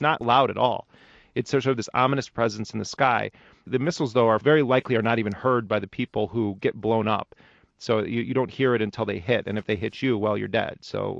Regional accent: United States; not just as an American, but as a citizen of the world

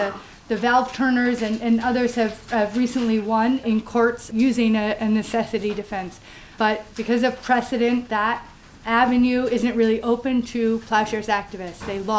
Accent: New London, Connecticut, United States; And then in my hometown of New London, Connecticut, Groton, Connecticut, also has a submarine base.

